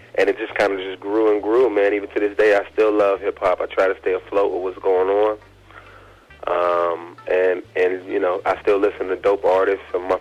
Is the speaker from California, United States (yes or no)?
yes; California, United States; also born or lived in Canada; And I was born in Canada, grew up in California on the great west coast of the United States